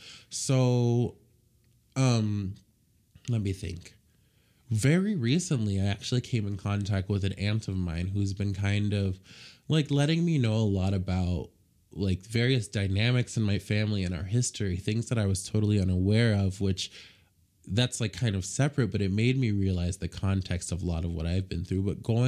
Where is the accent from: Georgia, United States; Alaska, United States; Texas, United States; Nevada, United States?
Nevada, United States; Boulder City; And so a big part of what another big part of what influenced that is growing up in Boulder City.